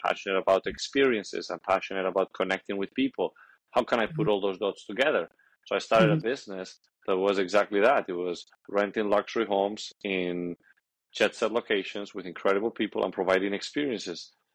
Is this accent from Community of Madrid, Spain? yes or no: yes; Madrid, Community of Madrid, Spain; English is a second language; moved away as an adult; now in United States; because I'm from Madrid, Spain, and I came here to the States with a tennis scholarship